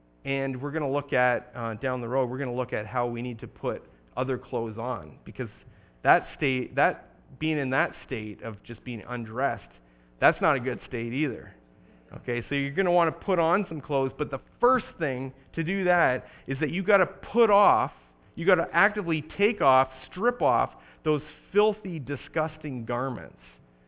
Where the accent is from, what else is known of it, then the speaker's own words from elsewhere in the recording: Binbrook, Ontario, Canada; I was an apprentice plumber in my hometown of Bimbrook, Ontario.